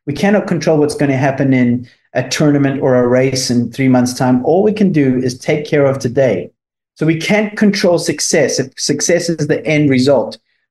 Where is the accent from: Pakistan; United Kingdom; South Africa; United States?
South Africa; I was brought up in South Africa, so we have a bit of common, speak a bit of Afrikaans